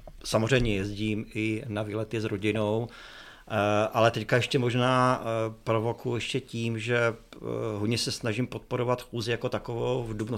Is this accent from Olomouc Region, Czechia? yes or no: yes; Olomouc, Olomouc Region, Czechia; born there; v Olomouci jsem se narodil a vzhledem k tomu, že do Prahy to máte 2 hodiny cesty vlakem, tak jednoznačně preferuju domácí prostředí, Hanou, Olomouc. Prostě tady jsem se narodil